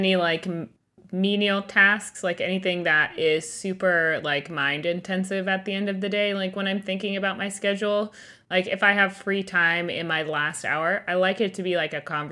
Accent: Florida, United States; But because we're from Florida, they live in North Carolina now.

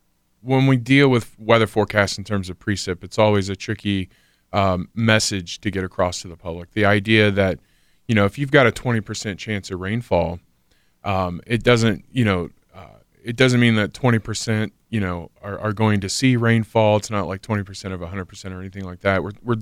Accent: Miamisburg, Ohio, United States; Yeah, Miamisburg.

